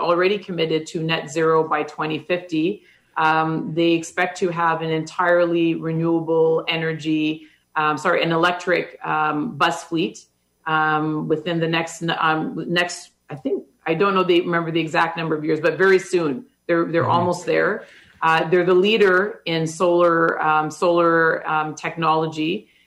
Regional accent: Canada; Oh, being a Canadian is a tremendous source of pride for me. You know, my parents came from the Caribbean

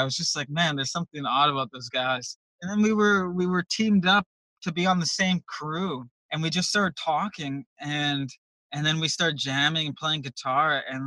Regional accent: Selkirk, Manitoba, Canada; I went in with two of my friends from Winnipeg, because I'm originally from Selkirk, Manitoba.

